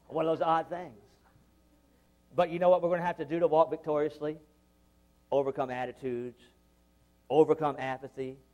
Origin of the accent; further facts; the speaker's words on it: the Carolinas, United States; But I'm from the Carolinas, and I love the Carolinas. And just west of where I was born and raised are the Blue Ridge Mountain Ranges.